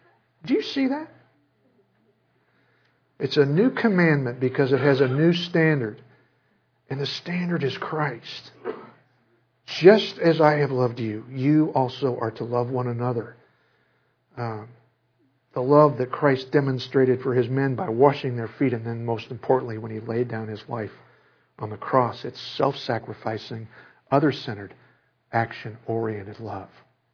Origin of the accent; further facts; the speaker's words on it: Midwest, United States; Now, I don't have any trouble with that as a Midwesterner.